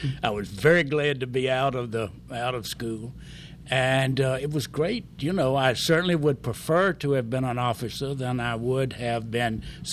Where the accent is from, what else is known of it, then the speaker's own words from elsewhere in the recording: Quitman, Georgia, United States; Born and raised in Quitman, Georgia. When I was ready, finishing high school, we had 11 grades.